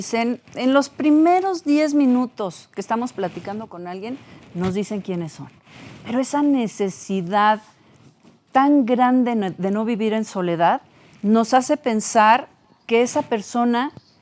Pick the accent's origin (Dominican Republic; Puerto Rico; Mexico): Mexico; Irapuato, Guanajuato; born there; que nací en Irapuato, ¿no?